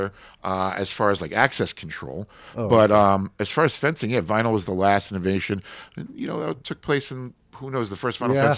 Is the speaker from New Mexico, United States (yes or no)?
no; Long Island, New York, United States; I'm a Mets guy. I grew up on Long Island.